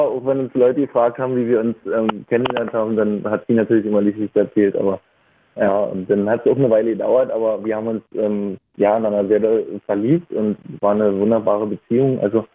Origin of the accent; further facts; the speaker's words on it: Kołobrzeg, West Pomeranian Voivodeship, Poland; ich komme aus Polen, aus Kolberg